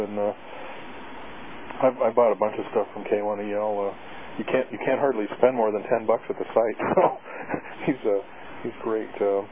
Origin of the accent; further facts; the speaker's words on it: Anchorage, Alaska, United States; now in Juneau, United States; We have lots of whales around Juneau, and when I grew up, where I grew up around Anchorage, they have a lot of beluga whales